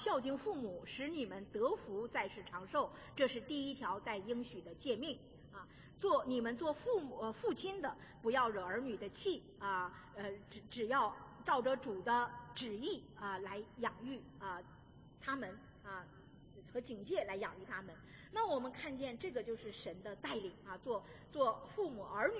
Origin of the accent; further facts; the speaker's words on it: Northeast China, China; 我是东北人，我们东北有那个烤鸡啊，特别好吃啊